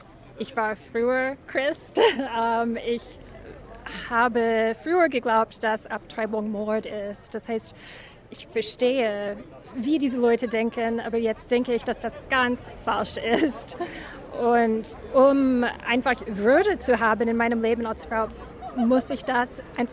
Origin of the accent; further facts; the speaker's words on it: United States; now in Germany; Ich komme aus den USA